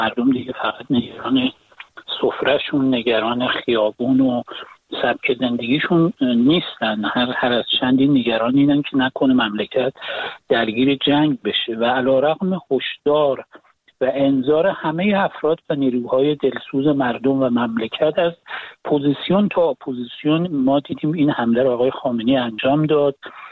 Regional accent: Iran; من به عنوان یک ایرانی

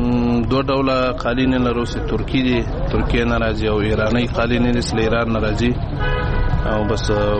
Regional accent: Logar, Afghanistan; زه د لوګر ولایت اوسیدونکی یم.

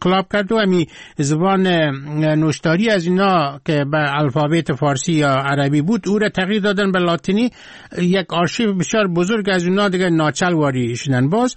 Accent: Afghanistan; شوروی که چپه شد ما رفتم در ترکمنستان و قزاقستان، اینجا از مخاطرات خود بگویم در قزاقستان مردم که ما فهمیدن که ما از افغانستان هستم

